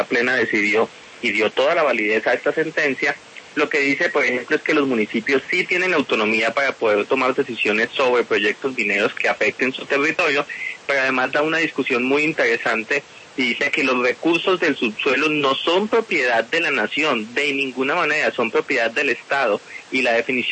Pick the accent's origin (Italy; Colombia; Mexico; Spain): Colombia; mis intereses como colombiano